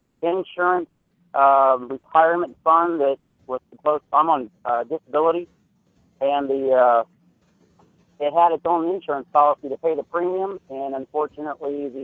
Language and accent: English; Ohio, United States; I'm from Ohio.